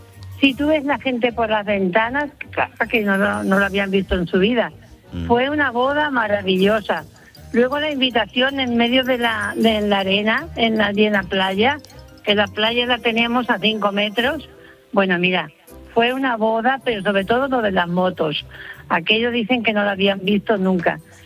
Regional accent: Albacete, Castilla-La Mancha, Spain; que soy de Albacete

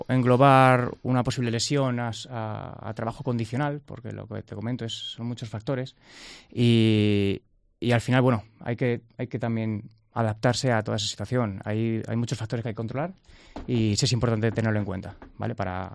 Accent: Alcobendas, Community of Madrid, Spain; Sí, vengo de Madrid, vengo de Alcobendas, San Sebastián de los Reyes.

